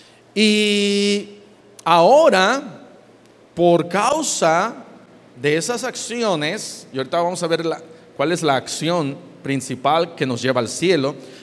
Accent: Iguala, Guerrero, Mexico; Yo crecí en Iguala Guerrero y ahí le decían la antesala del infierno, porque es un lugar que hace mucho calor

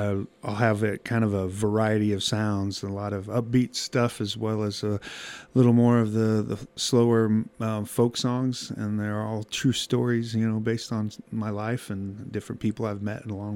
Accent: Lamoni, Iowa, United States; also born or lived in Guthrie Center, United States; Yeah, I grew up in Lamoni and Guthrie Center, Iowa as well, and I'm kind of a small town kid from Iowa

